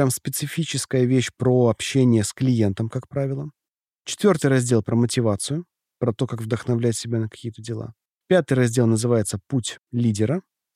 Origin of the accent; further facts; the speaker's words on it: Krasnodar Krai, Russia; accent: Kuban; где-то вы простите меня за мой кубанский акцент.